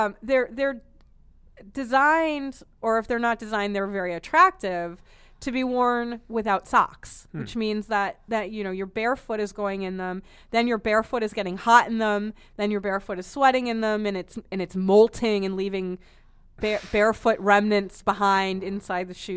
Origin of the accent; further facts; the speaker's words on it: Boston, Massachusetts, United States; I'm from Boston.